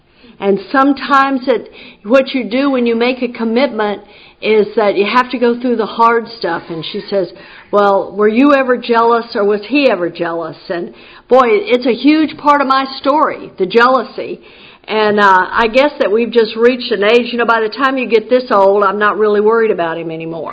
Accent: Texas, United States; I grew up in Texas, and I was raised Southern Baptist.

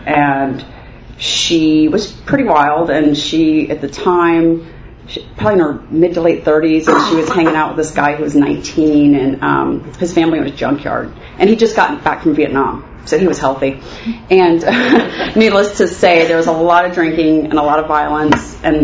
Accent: Jacksonville, Florida, United States; born there; I was born in Jacksonville, Florida, and don't need to know the year.

